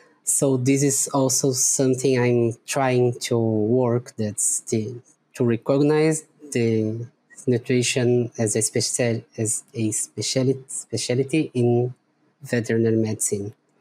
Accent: Brazil; first language Portuguese; English is a second language; that's the advantage that I'm from Brazil and I can study in Portuguese

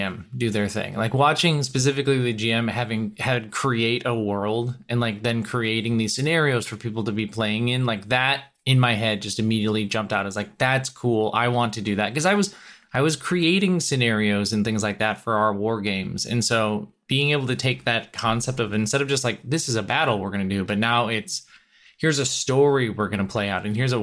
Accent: Illinois, United States; we did that little microcosm on our own growing up in the Chicago suburbs.

